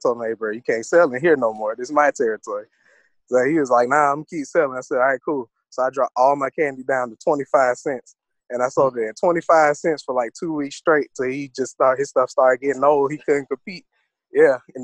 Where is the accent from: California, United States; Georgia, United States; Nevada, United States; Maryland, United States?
Georgia, United States; Hogansville; I'm from Georgia, man. Different parts, though. Like, I moved around a lot when I was growing up. But really, mainly, like, my cousins and them, they'll tell you I'm from Hogansville, small country town.